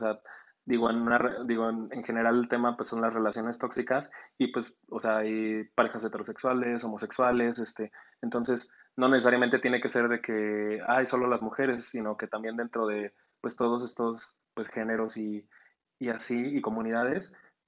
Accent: Mexico; como somos de México, tenemos como esta mentalidad machista

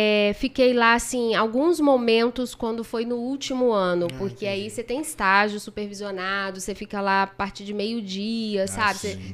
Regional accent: Campos dos Goytacazes, Rio de Janeiro, Brazil; born there; Eu nasci em Campos.

